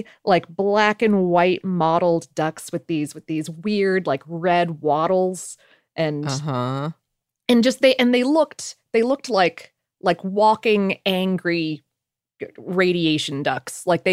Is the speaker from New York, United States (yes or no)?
no; Florida, United States; Muscovy are the type that I grew up with in South Florida.